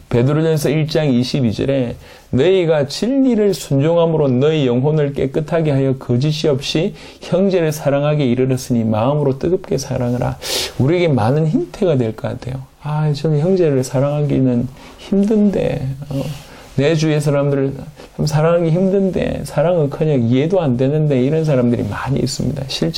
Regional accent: Yeongnam, South Korea; 우리는 영남에서 자랐을 때

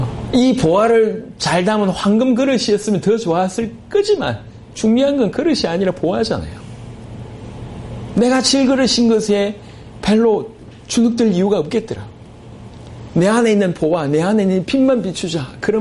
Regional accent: Masan, South Gyeongsang, South Korea; 제가 마산에 살 때의 과거는 어둠이었습니다.

